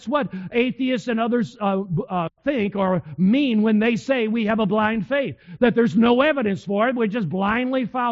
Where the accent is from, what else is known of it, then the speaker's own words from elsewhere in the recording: New York, United States; I mean, I'm from Western New York anyway. I'm a Northeasterner just like you are.